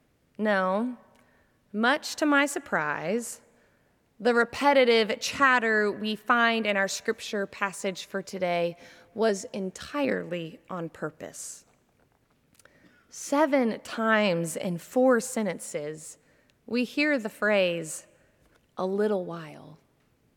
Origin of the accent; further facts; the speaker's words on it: Jacksonville, Florida, United States; When I was a kid growing up in Jacksonville, Florida, my grandparents lived about 30 minutes south of us in a community called Orange Park.